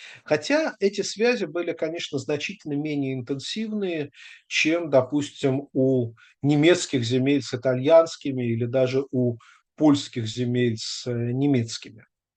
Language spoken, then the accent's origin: Russian; Russia; как человек из России